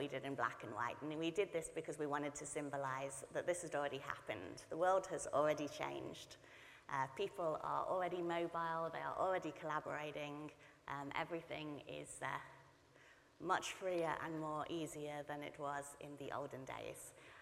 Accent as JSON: {"language": "English", "region": "England", "country": "United Kingdom", "said": "I don't know if you can tell that I'm originally English."}